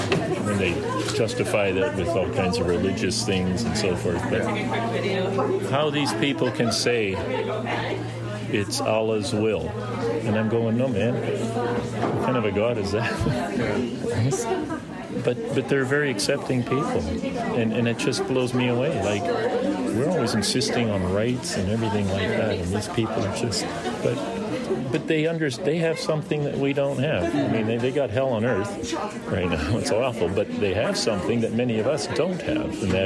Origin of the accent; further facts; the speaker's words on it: Smithers, British Columbia, Canada; I'm from Smithers.